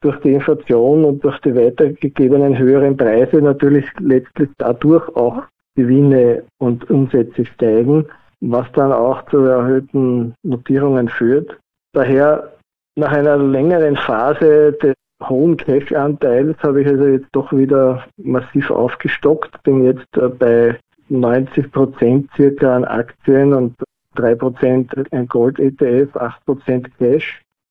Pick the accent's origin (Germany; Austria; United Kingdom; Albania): Austria; Vienna; bin aus Wien